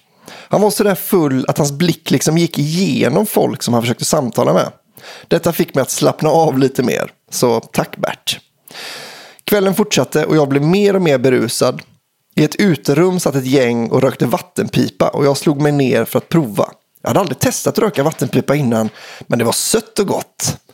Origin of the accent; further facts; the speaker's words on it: Surte, Västra Götaland County, Sweden; en historia som utspelar sig i min hemby, Surte.